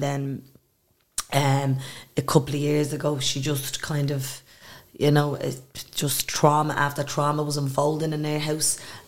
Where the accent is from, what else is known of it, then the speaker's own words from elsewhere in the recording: Dublin, Leinster, Ireland; we moved there out of there when I think I was four, and we moved into the North Strand